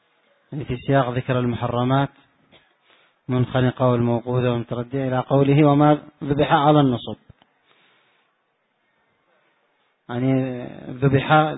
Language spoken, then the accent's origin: Arabic; Yemen; كما هي موجودة عندنا في اليمن، هي من العادات اليمنية القبيحة